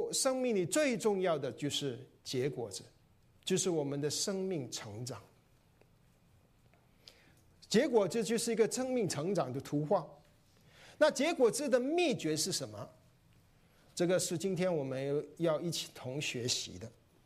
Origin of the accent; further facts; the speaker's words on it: Malaysia; 我小时候在外婆家成长，让外婆养大我。我依稀记得外婆喜欢种果树。我生长在马来西亚后院，他有一个后院，我们住的是板屋后院